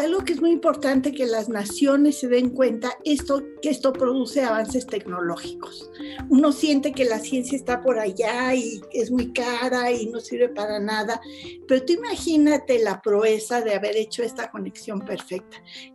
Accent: Mexico; la manera de pensar que tenemos tanto hombres como mujeres mexicanos es diferente a la de otros países.

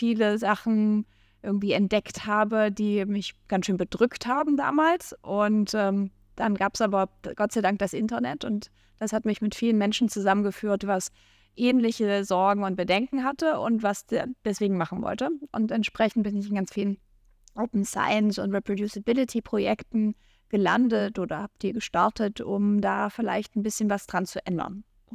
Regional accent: Saxony-Anhalt, Germany; now in Vienna, Austria; Ich komme aus Brückenhack-Tschüffel in Deutschland, das ist in Sachsen-Anhalt.

